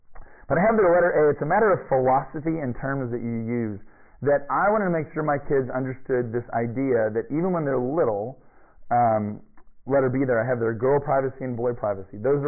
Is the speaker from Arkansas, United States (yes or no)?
no; California, United States; It's funny, I'm from Southern California, we were out actually in Hollywood visiting family